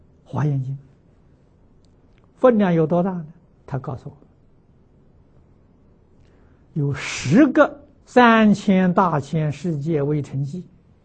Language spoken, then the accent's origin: Chinese; China; 我们中国人常常讲无上菩提，都是这个意思